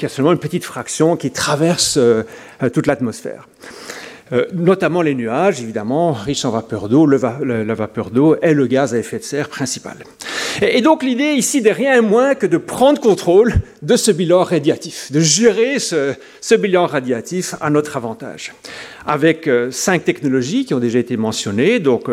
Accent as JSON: {"language": "French", "country": "Belgium", "said": "je suis belge"}